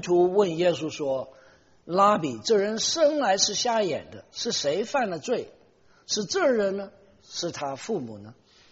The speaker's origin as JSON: {"language": "Chinese", "region": "Chongqing", "country": "China", "tie": "born or raised there", "also_born_or_lived": "Nanjing", "said": "我这个人呢，一生下来呢，我在南京出生，南京出生了，我们就到了重庆"}